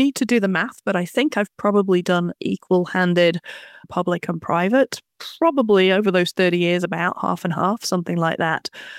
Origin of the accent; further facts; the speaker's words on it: United Kingdom; now in United States; As you can probably tell, I don't have a native New York accent. I was brought up in the UK and I went to the University of Manchester.